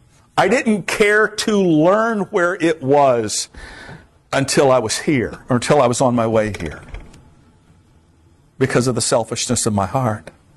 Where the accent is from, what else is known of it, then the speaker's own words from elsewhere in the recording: Florida, United States; I certainly would not have picked going to Vermont. I'm from Florida.